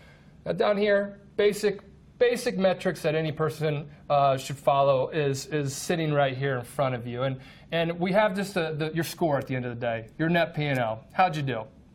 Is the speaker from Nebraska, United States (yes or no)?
yes; Nebraska, United States; I came from Nebraska, didn't know too much about trading, started throwing money in the markets, wasn't finding success.